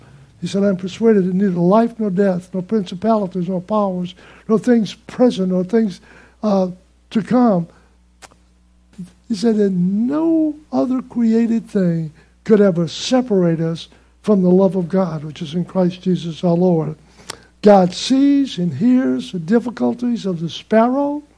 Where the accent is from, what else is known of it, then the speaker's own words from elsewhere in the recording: New Orleans, Louisiana, United States; I grew up in New Orleans, out on Airline Highway